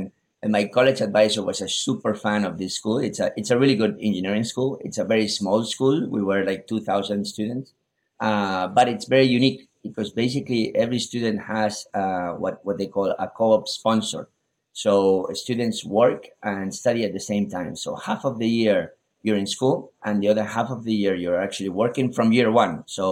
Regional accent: Spain; English is a second language; So I'm Spanish, based in Spain. I grew up in Spain, actually. But I spent my last year of high school in the States to learn English

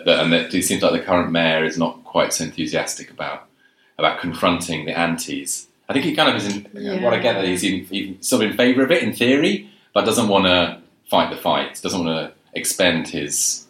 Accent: London, United Kingdom; because I grew up in London. And that's sort of when I started cycling all around London.

